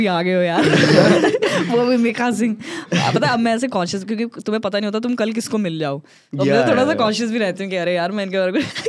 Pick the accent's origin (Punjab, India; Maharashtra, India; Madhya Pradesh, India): Punjab, India; तो मैंने और मैंने वैसे रिज्यूम कैसे करा कि मैं पंजाबी हूँ.